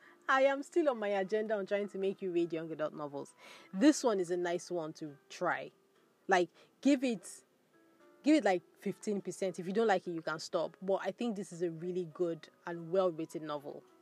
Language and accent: English; Nigeria; Maybe it's because I'm a Nigerian living in Nigeria.